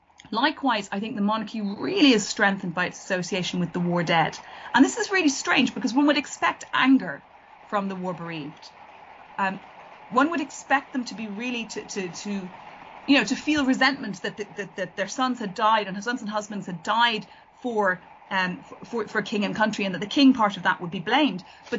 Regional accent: Ireland; now in England, United Kingdom; one of the things as an Irish writer living in England that I realised almost immediately when I started working on this topic

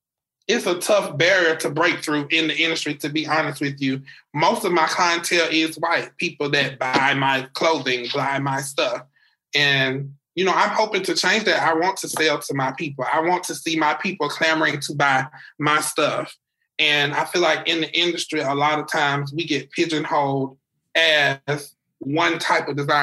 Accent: South Carolina, United States; growing up in South Carolina, my mom always taught me you have to be better

